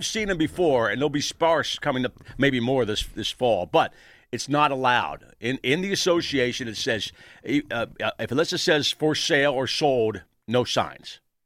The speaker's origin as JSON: {"language": "English", "country": "United States", "said": "And I'm American, too"}